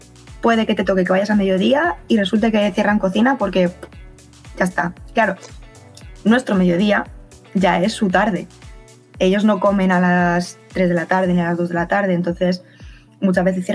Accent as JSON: {"language": "Spanish", "country": "Spain", "said": "Nosotros como españoles, pues la primera vez que lo ves dices, no me acerco ahí"}